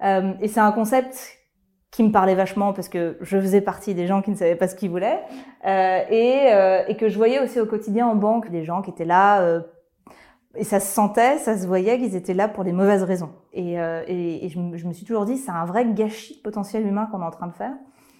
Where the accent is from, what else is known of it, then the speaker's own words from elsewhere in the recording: Lyon, Auvergne-Rhône-Alpes, France; j'ai 33 ans, je suis lyonnaise d'origine.